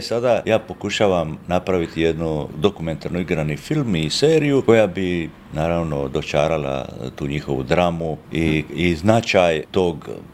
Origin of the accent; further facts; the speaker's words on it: Croatia; da sam kao prvi Hrvat na skijama iz Sibira došao do Sjevernog pola